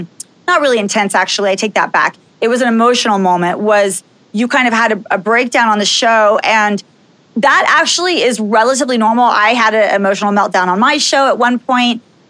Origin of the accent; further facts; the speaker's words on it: Dallas, Texas, United States; also born or lived in Los Angeles; now in Las Vegas, United States; But I grew up in Dallas, Texas. I spent, you know, first 27 years of my life in Dallas.